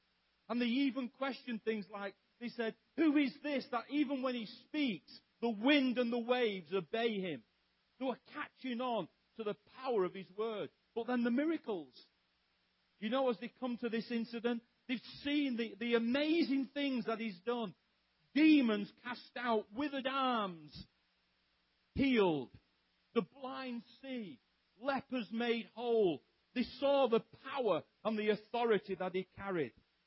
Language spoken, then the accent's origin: English; England, United Kingdom; I'm English. If you couldn't tell by the non-accent, because we don't have an accent.